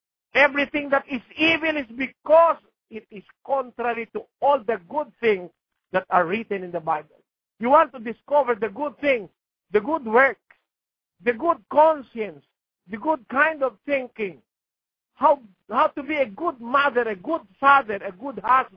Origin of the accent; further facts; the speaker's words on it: Philippines; English is a second language; I am a Filipino. I speak Tagalog. I understand a little of Spanish and a little of Portuguese. I also understand a little of English.